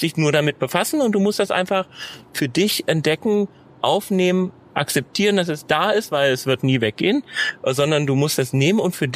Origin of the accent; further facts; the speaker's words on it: Magdeburg, Saxony-Anhalt, Germany; Ja, aber gut, ich komme ja, wie gesagt, aus Magdeburg und da war es halt, früher in der DDR war es ein Zwangsfach quasi.